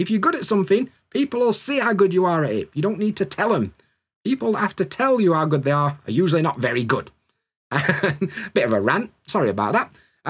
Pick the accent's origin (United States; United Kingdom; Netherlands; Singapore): United Kingdom; As a British person, it comes across proper rude.